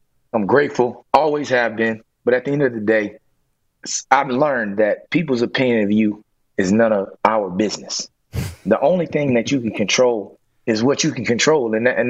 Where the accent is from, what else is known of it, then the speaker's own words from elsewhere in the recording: Florida, United States; now in Atlanta, United States; Born and raised in South Florida, but I've been here since 2006.